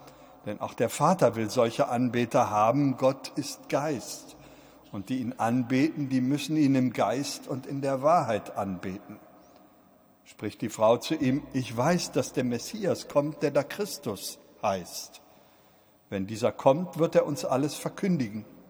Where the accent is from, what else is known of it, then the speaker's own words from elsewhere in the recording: Berlin, Germany; Könnten wir ätzen als Berliner, die es besser wissen, dürfen wir das.